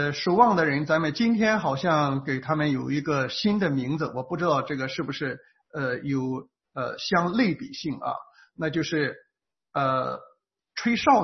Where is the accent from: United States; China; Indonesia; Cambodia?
China; 所以我们中国人文化为什么跟这个